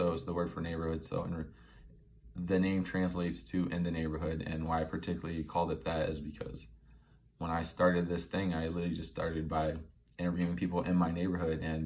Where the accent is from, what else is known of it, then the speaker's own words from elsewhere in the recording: El Obeid, North Kordofan, Sudan; now in Iowa City, United States; I was born and raised in Sudan, born in El Obeid, and lived Phi Edmacede before moving out to Iowa.